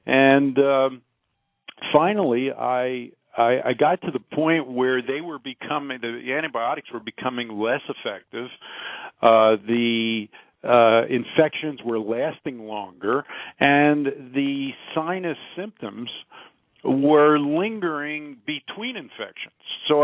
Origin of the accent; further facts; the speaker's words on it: Philadelphia, Pennsylvania, United States; now in Denver, United States; I grew up in Philadelphia.